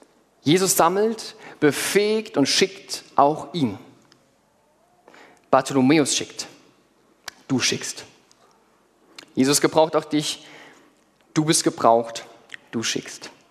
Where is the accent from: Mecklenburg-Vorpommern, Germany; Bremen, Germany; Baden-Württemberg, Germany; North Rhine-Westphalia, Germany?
Baden-Württemberg, Germany; Mannheim; born there; Ich rede zwar so nicht, aber ich bin geborener Mannheimer. Als ich jetzt vor knapp 6 Jahren Hesse wurde